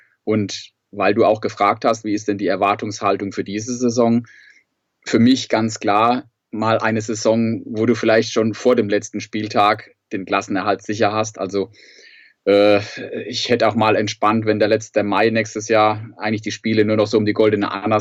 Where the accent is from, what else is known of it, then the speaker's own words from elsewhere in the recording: Sandhausen, Baden-Württemberg, Germany; ich bin aus Sandhausen